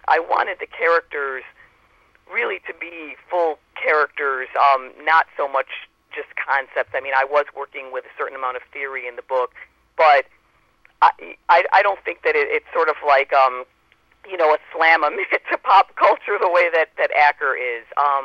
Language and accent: English; Chicago, Illinois, United States; Yes, well, I'm from Chicago. I lived away for 8 years, but I'm back in Chicago now.